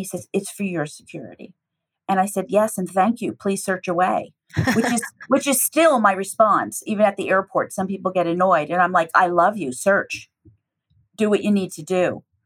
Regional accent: United States; At least towards me and as an American, I think.

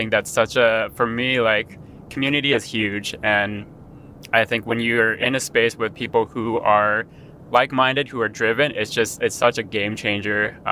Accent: Seattle, Washington, United States; I am from Seattle, Washington.

